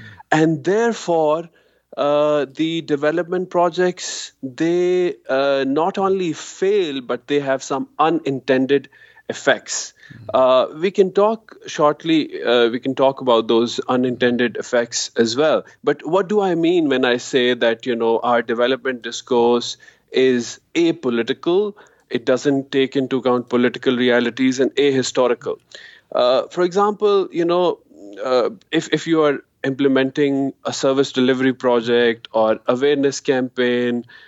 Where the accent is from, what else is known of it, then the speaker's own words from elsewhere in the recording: Muzaffarabad, Azad Kashmir, Pakistan; So I originally hail from the Azad Jammu and Kashmir. I was born and raised in Muzaffarabad.